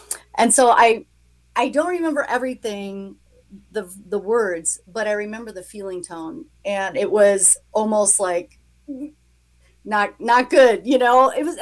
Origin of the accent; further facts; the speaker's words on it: Chicago, Illinois, United States; I was born and raised in Chicago, but I was adopted through the cradle.